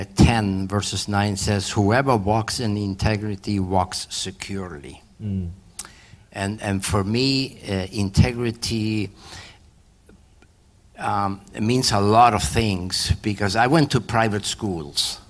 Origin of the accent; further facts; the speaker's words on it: Argentina; moved away; Well, I grew up in Argentina, he says. 12 million people in the city.